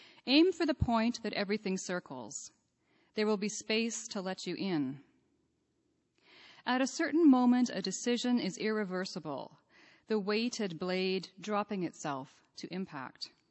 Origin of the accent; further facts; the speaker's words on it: Saskatchewan, Canada; I'm from Saskatchewan. We don't have cottage. It's a cabin.